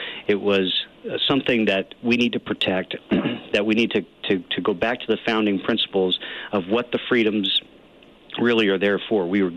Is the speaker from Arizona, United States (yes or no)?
yes; Show Low, Arizona, United States; I grew up in Sholo, Arizona.